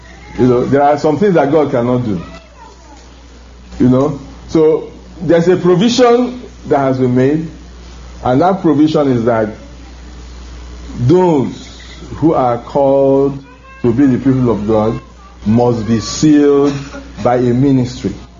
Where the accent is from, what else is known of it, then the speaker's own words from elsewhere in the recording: Nigeria; I come from Africa, I come from Nigeria, the devil is stirring up every part of Africa.